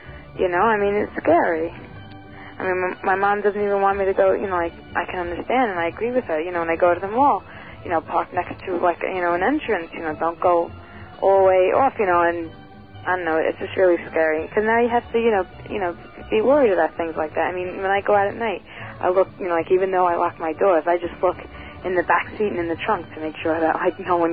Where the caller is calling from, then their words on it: Selden, New York, United States; Calling from Selden.